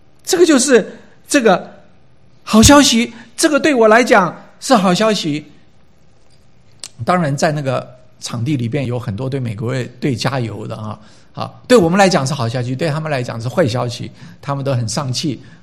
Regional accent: Taiwan; moved away; 我们70年代从台湾来的

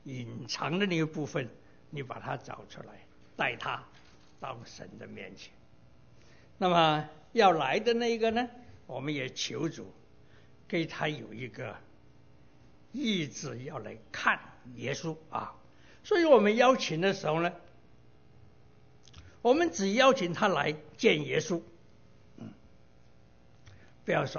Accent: Guangdong, China; 所以我们广东人呢，就说矮仔多改

